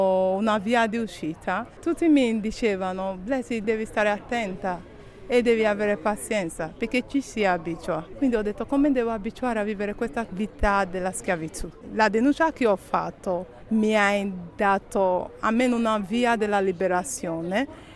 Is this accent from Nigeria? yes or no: yes; Nigeria; Italian is a second language; moved away as an adult; now in Italy; Io ho 30 anni. Quando ero a mio paese non vivevo male, sono laureata in informatica, sebbene che la Nigeria c'è la crisi economica.